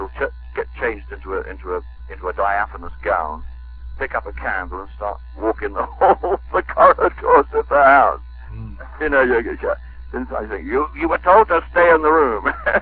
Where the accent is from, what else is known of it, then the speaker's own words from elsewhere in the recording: New Zealand; Well, I grew up in New Zealand